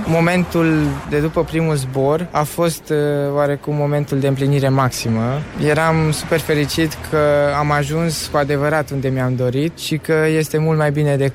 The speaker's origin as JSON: {"language": "Romanian", "town": "Făget", "region": "Timiș County", "country": "Romania", "said": "deoarece sunt deloc din Timiș, de la Făget, iar acolo este cel mai aproape de casă"}